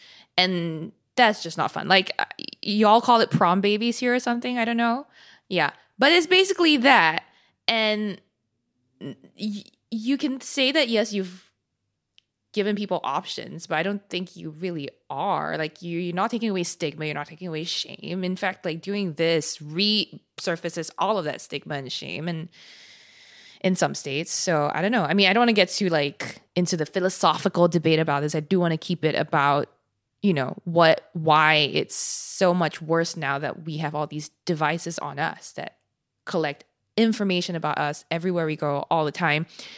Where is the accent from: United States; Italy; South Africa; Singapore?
Singapore; When I grew up in Singapore, like on our local TV shows